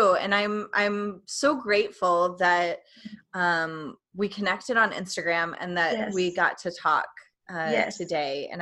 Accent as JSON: {"language": "English", "region": "Tennessee", "country": "United States", "said": "I'm from East Tennessee, but it's still."}